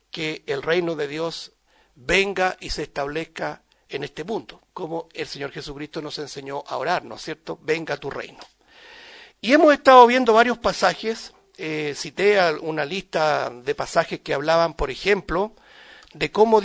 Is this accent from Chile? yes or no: yes; Chile; en lo particular como chilenos